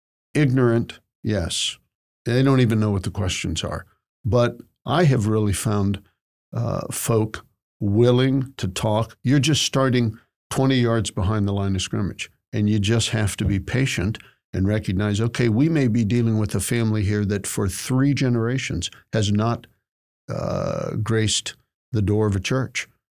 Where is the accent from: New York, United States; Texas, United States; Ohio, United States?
Ohio, United States; also born or lived in Connecticut; I was born in New England. I was born in Connecticut, would have grown up in Connecticut. My folks split before I started elementary school. My mother was an Ohio State Buckeye, so she moved back to Ohio. I really grew up in the Midwest